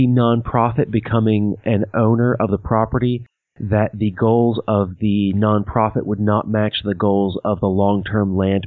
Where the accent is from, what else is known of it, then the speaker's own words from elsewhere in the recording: United States; now in Pennsylvania, United States; I grew up on the Potomac, and, you know, there was the idea of the river rat, and now I live in part of Appalachia here in Pennsylvania.